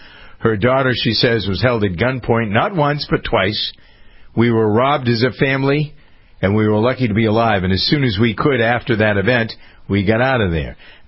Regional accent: Framingham, Massachusetts, United States; She lives in my hometown of Framingham, Massachusetts.

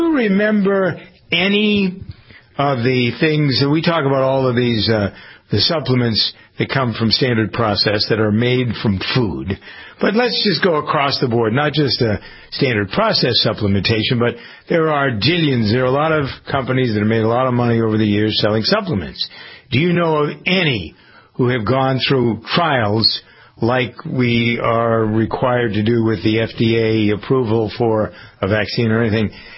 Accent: Framingham, Massachusetts, United States; They're headquartered in my hometown of Framingham, Massachusetts, and a lot of the testing that they're doing are with people in this community.

